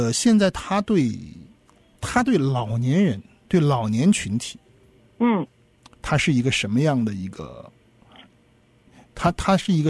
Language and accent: Chinese; China; 他们都移民过来了，我们也是中国人